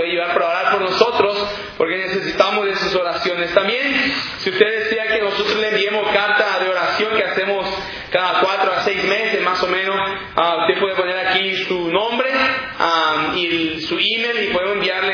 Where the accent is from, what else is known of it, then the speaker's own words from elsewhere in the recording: Paraguay; soy de Paraguay